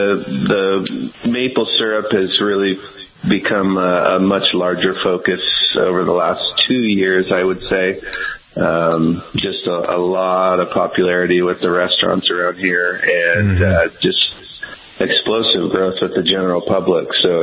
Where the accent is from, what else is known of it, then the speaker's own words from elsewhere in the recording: Bellingham, Washington, United States; I've moved around the state a little bit, but I'm originally from Bellingham, Washington, and so Acme's just east, about, you know, 20 minutes. So we're still pretty close to the area that I grew up.